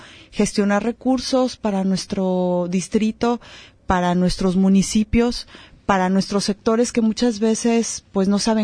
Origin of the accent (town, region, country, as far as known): Mexico